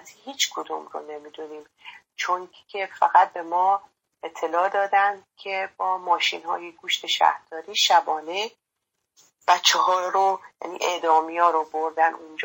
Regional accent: Khorramabad, Lorestan, Iran; مادرم به همراه جمعی از فامیل به شهر خودمون خرم‌آباد رفتن

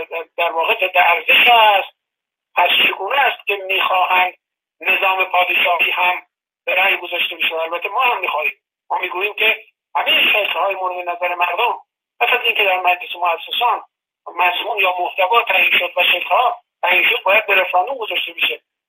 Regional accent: Iran; همه ما شهروند ایرانی هستیم

